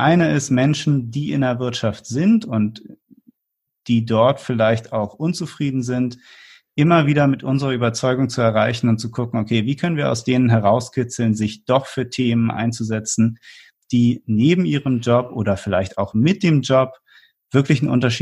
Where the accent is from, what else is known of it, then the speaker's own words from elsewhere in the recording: Berlin, Germany; Und als gebürtiger Berliner muss ich ja immer sagen, das holt mich dann ein bisschen zurück in meine Heimatstadt.